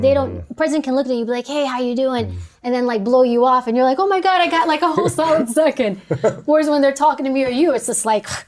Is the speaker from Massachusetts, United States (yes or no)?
no; New York City, New York, United States; I'm from New York City. I go to Texas.